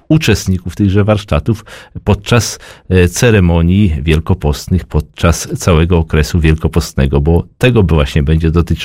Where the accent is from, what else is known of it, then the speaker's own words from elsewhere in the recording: Łódź Voivodeship, Poland; Zresztą drogę tą znam bardzo dobrze, jako że pochodzę z tych terenów